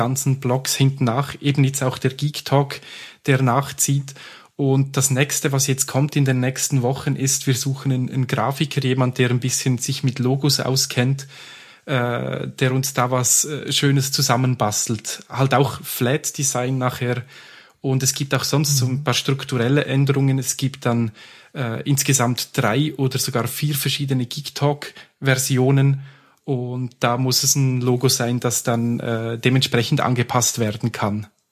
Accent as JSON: {"language": "German", "country": "Switzerland", "said": "Wir haben da keinen Stress, wir sind Schweizer. Zumindest ein kleiner Teil vom Team, also ich."}